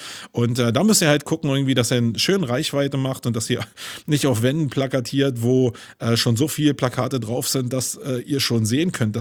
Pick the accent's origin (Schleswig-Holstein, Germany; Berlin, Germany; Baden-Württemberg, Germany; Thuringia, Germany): Berlin, Germany; Ich komme aber nun aus Berlin